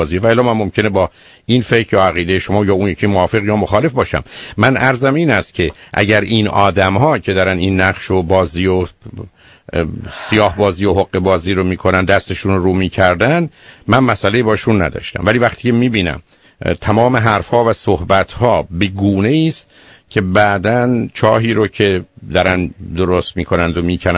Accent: Iran; اینجا ما ایرانی هستیم و حق و حقوقی داریم.

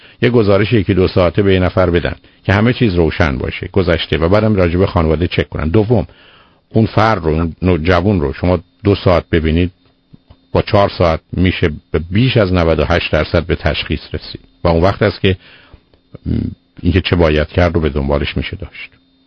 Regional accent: Iran; تردید نیست که ما ایرانی هستیم یا فارسی بلد هستیم

